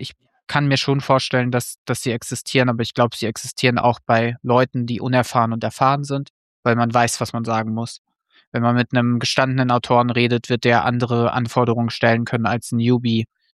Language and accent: German; North Rhine-Westphalia, Germany; ich komme aus dem Ruhrgebiet.